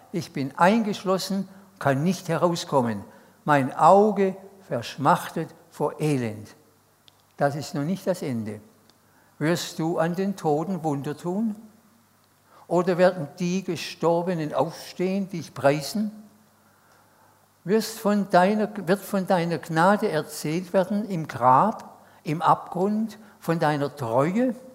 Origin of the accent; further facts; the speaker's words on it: Stuttgart, Baden-Württemberg, Germany; Ich bin in Stuttgart aufgewachsen, ganz nahe am Hauptbahnhof, ein Ziel der Bomber. Meine ersten 5 Jahre verbrachte ich mehrheitlich im Keller.